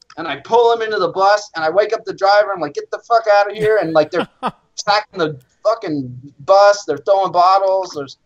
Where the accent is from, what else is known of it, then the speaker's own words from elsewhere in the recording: East Coast, United States; Personally, because, like, you know, I'm from the East Coast, so.